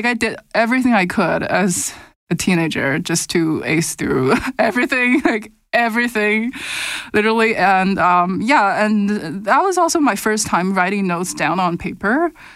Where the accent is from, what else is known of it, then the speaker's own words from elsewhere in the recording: China; moved away; So I grew up in China. I spent most of my teenage years and childhood in China.